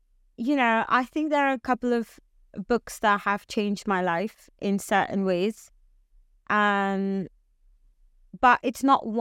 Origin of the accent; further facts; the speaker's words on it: Mumbai, Maharashtra, India; growing up in India, in Mumbai, colorism was always there.